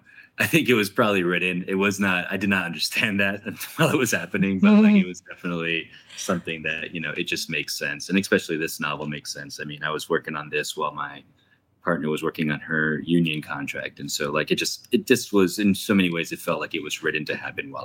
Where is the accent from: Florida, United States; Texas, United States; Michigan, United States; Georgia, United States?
Florida, United States; Miami; growing up in Miami and being, you know, the first … born in Miami, you know, it was, you know, you end up translating